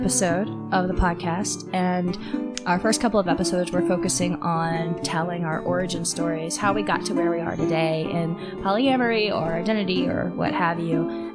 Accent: Virginia, United States; I was born in Virginia. Thank you very much. Not that West Virginia is a beautiful state. I'm not from there.

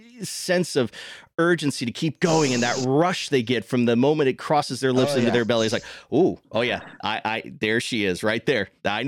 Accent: Florida, United States; So, you know, growing up in South Florida, I came on when I was like 14. I was a cadet with Palm Beach County.

